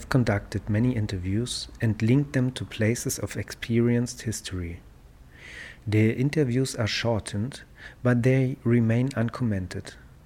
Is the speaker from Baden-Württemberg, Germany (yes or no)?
no; Berlin, Germany; is a narrative that I have repeatedly found evidence for in my hometown, here in Berlin, with myself and others.